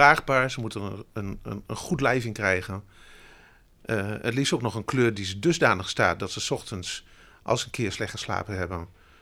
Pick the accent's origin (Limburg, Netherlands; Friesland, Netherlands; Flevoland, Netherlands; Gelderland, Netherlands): Gelderland, Netherlands; born or raised there